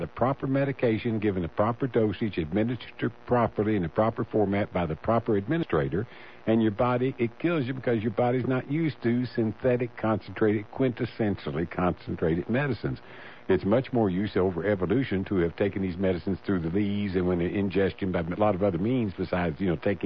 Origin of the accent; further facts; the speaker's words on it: Kentucky, United States; hundreds of thousands of Kentuckians, my home state